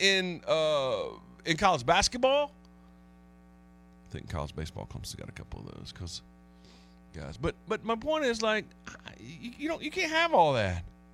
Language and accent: English; Chester, Pennsylvania, United States; I want to get Kenny Calicut's. I'm from Chester.